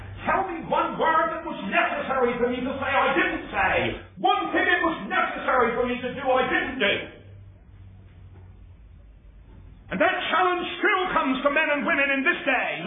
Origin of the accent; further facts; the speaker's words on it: England, United Kingdom; now in Australia; I said, well, I come from England.